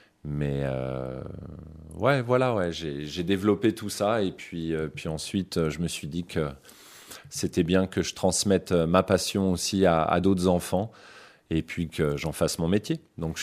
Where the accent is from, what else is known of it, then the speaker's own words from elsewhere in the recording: France; now in Geneva, Switzerland; Moi, je suis français et en France, à mon époque, les cirques étaient encore familiaux.